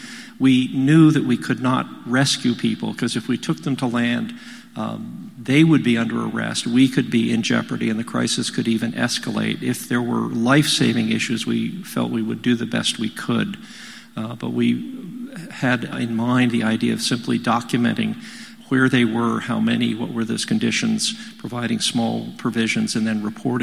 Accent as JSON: {"language": "English", "region": "Seoul", "country": "South Korea", "tie": "born or raised there", "said": "I grew up in Seoul, South Korea, in the aftermath of the Korean War. My father and mother were Presbyterian missionaries"}